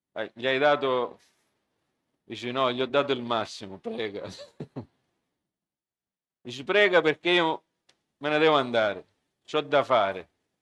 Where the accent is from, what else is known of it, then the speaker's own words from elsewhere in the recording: United States; Io sono cresciuto in America